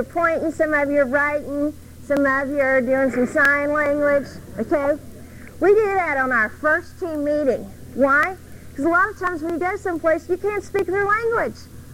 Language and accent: English; the South, United States; at least where I'm from. We're from the South.